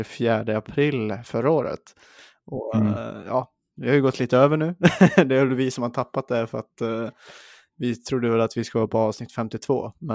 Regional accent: Dalarna County, Sweden; accent: Dalecarlian; now in Stockholm, Sweden; Jag har assimilerat lite mer till Stockholm än vad en dalmål skulle säga, att jag pratar dalmål igen.

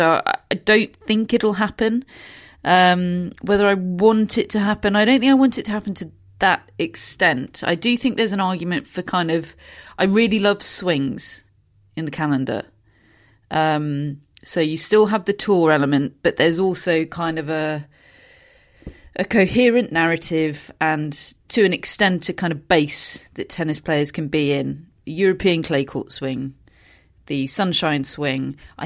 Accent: United Kingdom; but it's all been beaten down by, you know, being British, and I don't know.

